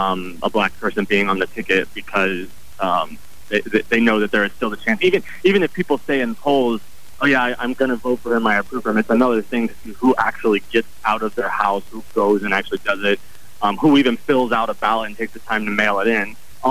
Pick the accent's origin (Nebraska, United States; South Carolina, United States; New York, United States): South Carolina, United States; I'm from South Carolina